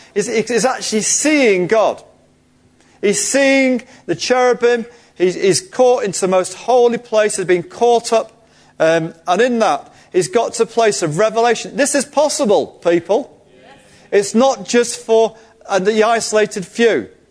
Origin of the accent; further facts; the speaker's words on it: Manchester, North West England, United Kingdom; I'm half English, half Indian. You know, when you're growing up in the 70s, that wasn't very nice in central Manchester. I was a part of an ethnic minority.